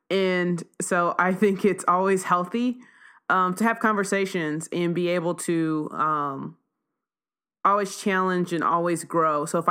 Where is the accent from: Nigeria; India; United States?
United States; Texas; I'm a Texan. I was born in Texas, but I was born to teenage parents.